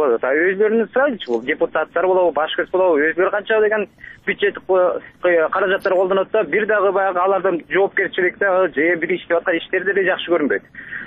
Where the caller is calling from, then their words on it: Bishkek, Kyrgyzstan; Мен Бишкектен болом